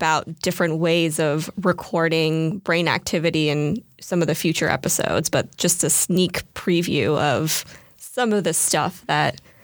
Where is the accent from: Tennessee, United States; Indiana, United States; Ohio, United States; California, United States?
California, United States; San Francisco; I was born and raised in San Francisco.